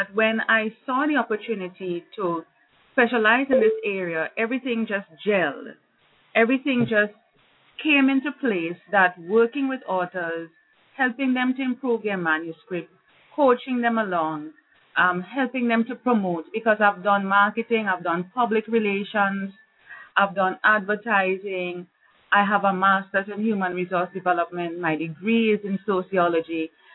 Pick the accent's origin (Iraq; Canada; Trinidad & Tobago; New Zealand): Trinidad & Tobago; moved away as an adult; now in Jamaica; I'm actually born and bred in Trinidad and Tobago, which is another island in the Caribbean, close to Venezuela. And I moved to Jamaica